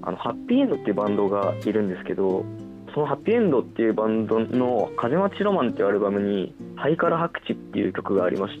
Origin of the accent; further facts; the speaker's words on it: Tokyo, Japan; 僕自身もここで生まれ育った中で見てきた東京って言っても、こうシティみたいな都会みたいなイメージじゃない、本当に住宅街ののどかな街並みなんですけど